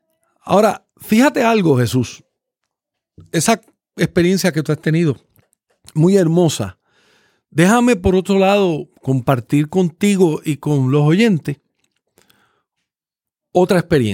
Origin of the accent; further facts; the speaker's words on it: Puerto Rico; Yo siendo puertorriqueño